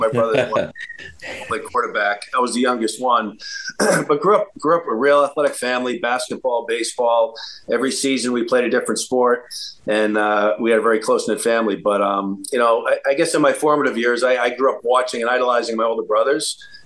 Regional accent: East Lyme, Connecticut, United States; growing up in East Lyme, we had a real good high school program.

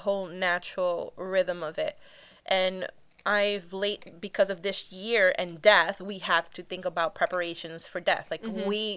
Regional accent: Cuba; So I have to go because I'm Taino from Cuba.

